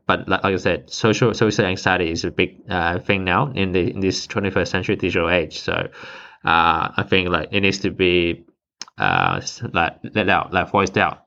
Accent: Sydney, New South Wales, Australia; Growing up in Sydney, Australia

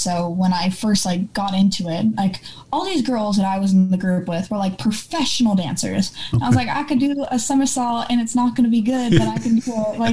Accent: California, United States; I was doing a little like competition near my hometown and up in more toward Lake Elsinore, like we were talking about earlier, in Temecula.

